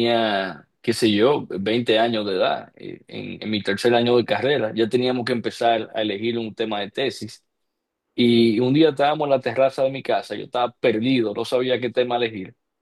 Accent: Dominican Republic; moved away as an adult; luego me fui fuera de República Dominicana cuando hice mi maestría. Y allá estudié con la persona que yo pienso que a nivel académico es superior a todo lo demás.

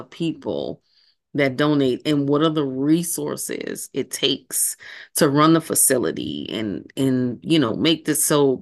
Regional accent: New Orleans, Louisiana, United States; I'm from New Orleans and most of my family is from the very deep south of Louisiana.

